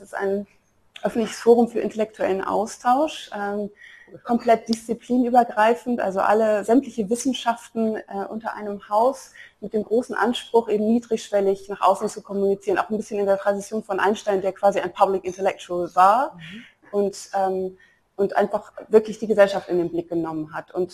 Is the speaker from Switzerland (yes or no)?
no; Brussels, Brussels-Capital Region, Belgium; Also ich bin aufgewachsen in Belgien, hatte gar nicht so viel Anbindung an Deutschland, bis auf tatsächlich die familiäre Herkunft und hatte einen sehr leidenschaftlichen Kunstlehrer in der Schule dort in Brüssel